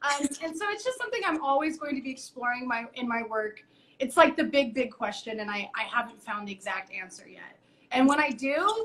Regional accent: Denver, Colorado, United States; and I come from Denver, Colorado. I don't come from any connections in publishing.

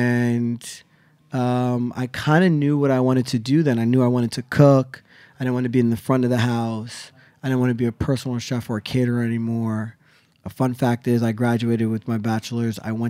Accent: Pennsylvania, United States; I grew up in the Poconos, close to Mount Airy Lodge.

